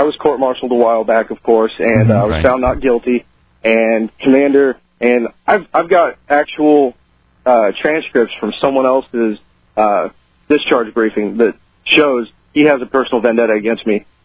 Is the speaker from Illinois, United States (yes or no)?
yes; Illinois, United States; now in Destin, United States; I'm originally from Illinois. That's what started the whole screw you manwich thing.